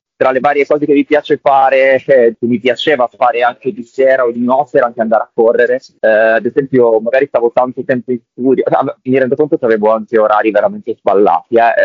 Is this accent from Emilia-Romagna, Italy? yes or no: yes; Ravenna, Emilia-Romagna, Italy; now in Bologna, Italy; Vivo a Bologna, ma sono cresciuto in Romagna, a Ravenna